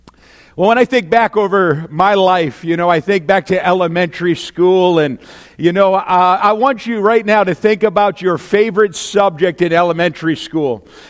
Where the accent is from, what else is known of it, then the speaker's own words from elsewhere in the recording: New Hampshire, United States; of course, I'm from New Hampshire originally.